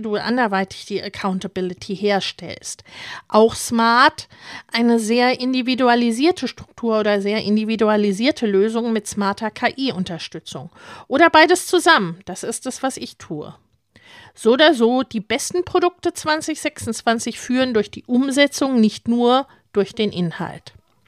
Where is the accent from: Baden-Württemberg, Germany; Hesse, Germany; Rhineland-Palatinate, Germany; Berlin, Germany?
Hesse, Germany; born there; ich bin in Hessen geboren